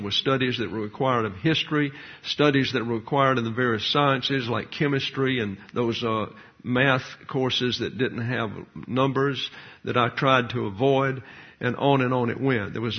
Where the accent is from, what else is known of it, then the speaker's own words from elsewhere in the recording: Troy, Alabama, United States; I was in a really strange place while living in my hometown. And that would be the campus of Troy State University at that time.